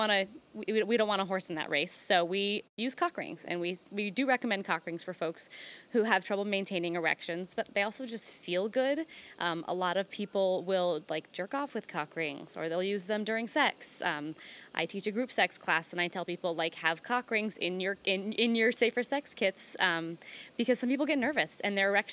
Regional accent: New Mexico, United States; So I was born and raised in New Mexico, and Spanish was always a part of my schooling growing up.

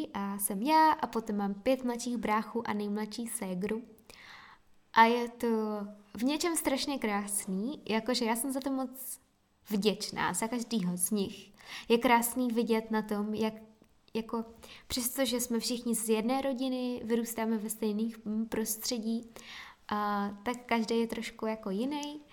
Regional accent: Brno, South Moravian Region, Czechia; Je mi 24 let, jsem z Brna v podstatě.

